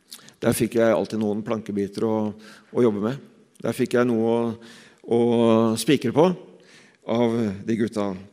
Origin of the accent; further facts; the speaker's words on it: Nesodden, Akershus, Norway; han jobbet på karosserifabrikken i nabolaget på Nesodden der jeg vokste opp.